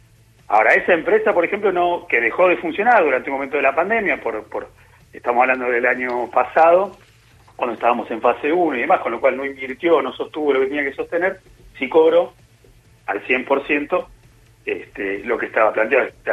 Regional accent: La Plata, Buenos Aires Province, Argentina; un mensaje sobre todo para quienes somos de La Plata

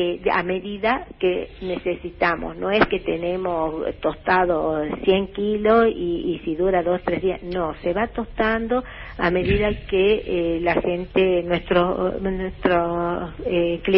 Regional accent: Colonia Santa Rosa, Salta, Argentina; also born or lived in Jujuy; yo viví en, nací en Jujuy y me crié en el ramal salteño, en una localidad que se llama Colonia Santa Rosa, una colonia que era toda de agricultores, todos, la mayoría eran españoles, italianos, algunos griegos, y la finca donde vivía yo se llamaba La Estrella.

